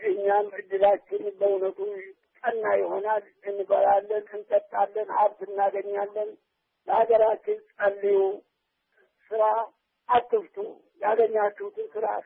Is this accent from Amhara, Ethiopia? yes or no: yes; Bulga, Amhara, Ethiopia; born there; የተወለድኩት ስላሴ ይባላል ቡልጋ 1900 አስር ዓመተ ምህረት ነው የተወለድኩት።